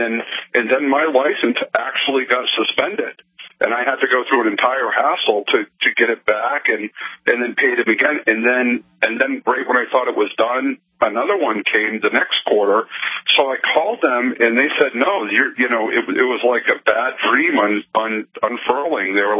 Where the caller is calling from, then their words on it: Maine, United States; Yeah, I was calling from Maine, but this happened in Texas.